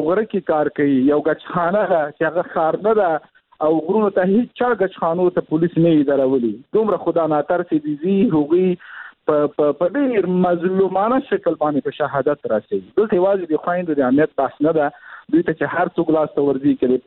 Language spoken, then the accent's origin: Pashto; Afghanistan; زه شخصا د بامیان یم، یعنې بامیان کې مې تولد شوی ده، د هجوز کې مې ژوند کړی ده، کورنۍ مې هلته وه.